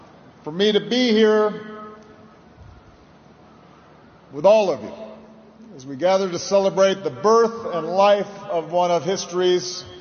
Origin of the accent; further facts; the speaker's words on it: Hawaii, United States; born there; I was born in Hawaii.